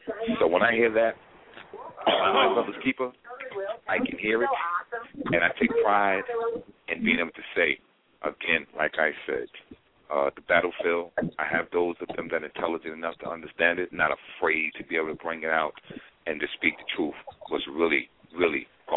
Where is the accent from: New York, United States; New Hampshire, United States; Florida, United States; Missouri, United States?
New York, United States; Brooklyn; Yes, I'm from Brooklyn, New York.